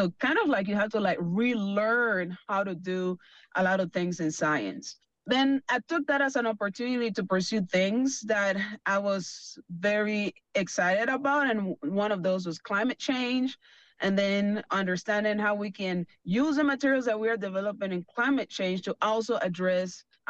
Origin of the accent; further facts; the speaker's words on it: Panama; moved away as an adult; now in United States; I'm originally from Panama. I came to the U.S. back in 2007 as part of a Fulbright scholarship